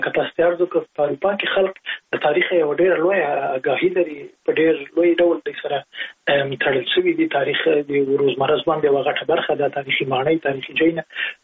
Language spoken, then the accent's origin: Pashto; Jalalabad, Nangarhar, Afghanistan; زه په جلال آباد کې لوی سوی